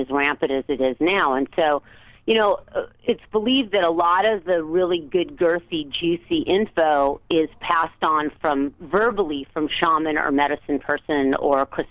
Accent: Manhattan Beach, California, United States; We grew up in California in the South Bay, Manhattan Beach, and we've been best friends since first grade.

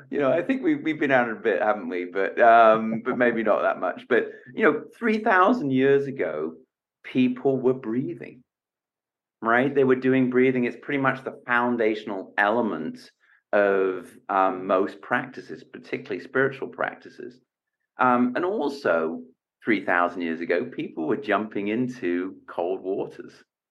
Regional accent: England, United Kingdom; I'm from England, and it gets, you know, not super cold there. It's not like the Arctic, but it does get cold.

